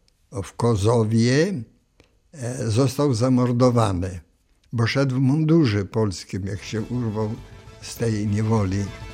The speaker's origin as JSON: {"language": "Polish", "town": "Siemikowce", "region": "Ternopil Oblast", "country": "Ukraine", "tie": "born or raised there", "said": "Mieszkałem na Podolu, we wsi Siemikowce nad rzeką Strypą"}